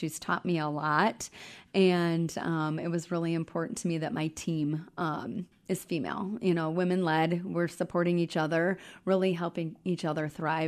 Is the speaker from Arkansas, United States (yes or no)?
no; Muskegon, Michigan, United States; I'm from the Muskegon area, so we're at Maggie's Gourmet Food and Gifts, which is right in Norton Shores.